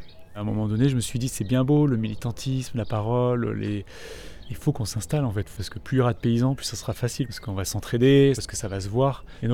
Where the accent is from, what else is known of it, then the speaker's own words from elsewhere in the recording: Nouvelle-Aquitaine, France; also born or lived in Trappes; Mes parents ont décidé de partir à la campagne. Dans le Périgord où il y avait ma grand-mère paternelle.